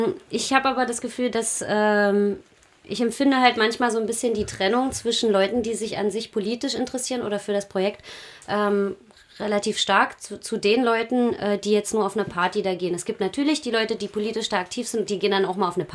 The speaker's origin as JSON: {"language": "German", "town": "Dessau-Roßlau", "region": "Saxony-Anhalt", "country": "Germany", "said": "ich komme ja aus Dessau-Roßlau und bin auch als Jugendliche in ein sogenanntes AJZ, also Alternatives Jugendzentrum, regelmäßig gegangen, seit ich 14 war."}